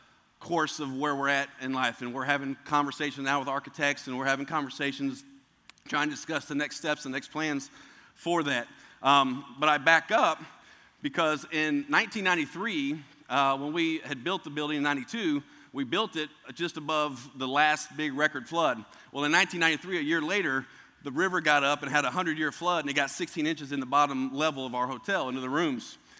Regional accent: Missouri, United States; I'm from Southeast Missouri now.

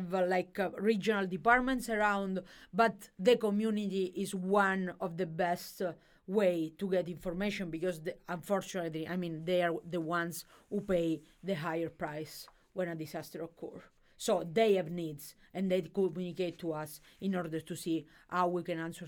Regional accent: Italy; I mean, Italy, I am from Italy.

